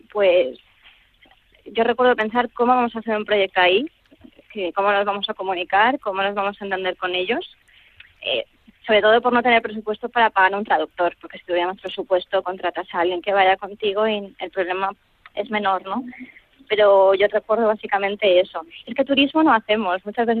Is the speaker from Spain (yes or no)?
yes; Spain; Hola, queremos documentar su historia, somos españoles, hacemos esto.